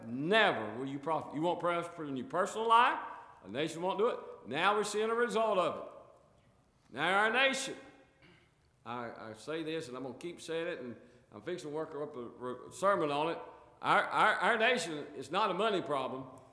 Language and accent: English; the South, United States; Now, I'm from the South, so I'll read that stuff, okay?